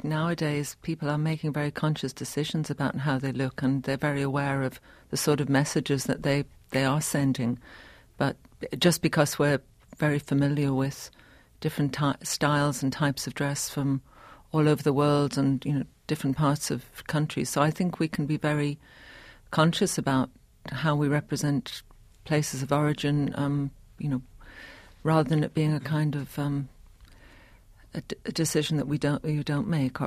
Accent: the north of England, United Kingdom; I grew up in the north of England, and I can remember wearing clothes that were quite warm.

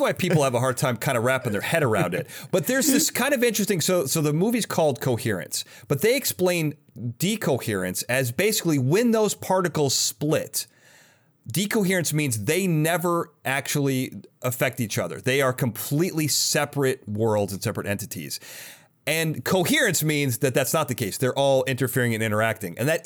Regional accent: United States; Great part of our country, Denon. I'm an American first.

